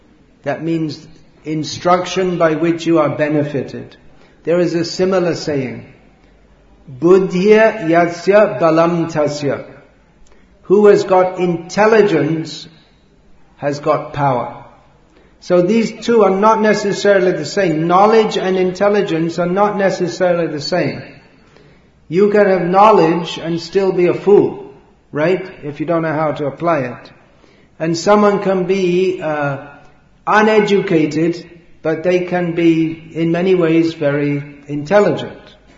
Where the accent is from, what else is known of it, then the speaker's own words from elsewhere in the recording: Bhimavaram, Andhra Pradesh, India; And I am a student at the Vishnu Dental College. And I am age 21. I am from Bhimavaram.